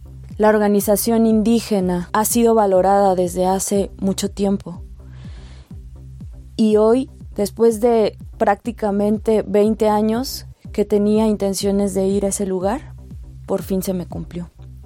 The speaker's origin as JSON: {"language": "Spanish", "region": "Mexico City", "country": "Mexico", "said": "Soy de la Ciudad de México y soy mujer. En mi país"}